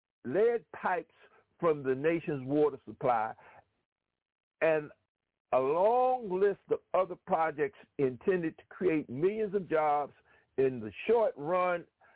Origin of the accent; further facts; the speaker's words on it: South Carolina, United States; without our votes in my home state of South Carolina, Biden's administration would never have come to reality.